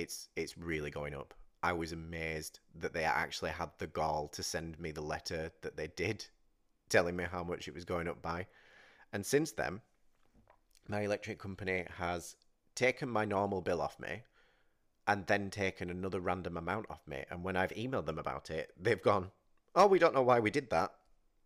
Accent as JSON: {"language": "English", "country": "United Kingdom", "said": "I am a person, I am a British person, I'm not rich"}